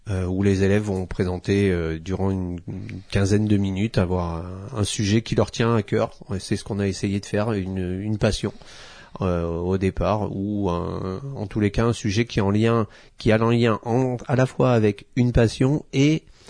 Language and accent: French; Auvergne-Rhône-Alpes, France; Donc, puisque quand on est auvergnat, c'est quand même aussi... c'est quand même aussi deux points essentiels.